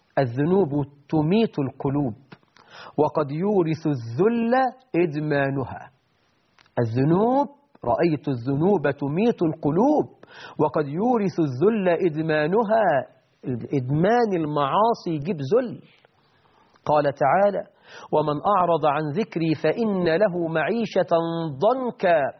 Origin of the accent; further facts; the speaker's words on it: Egypt; ده النهاردة يا سعيد عندنا في مصر من يحارب شريعة الله